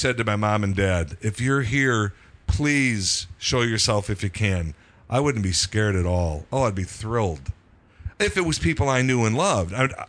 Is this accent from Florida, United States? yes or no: no; Chicago, Illinois, United States; Chicago, yeah. Well, Chicago area.